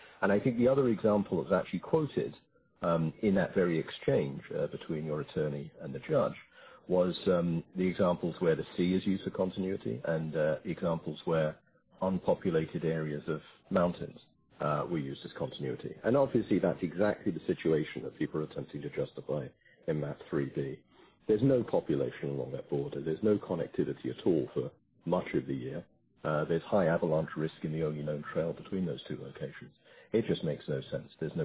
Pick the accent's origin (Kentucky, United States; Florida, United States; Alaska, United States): Alaska, United States; Girdwood; I'm from Girdwood. I also sit on the Girdwood Board of Supervisors, which I've done for the last 5 years.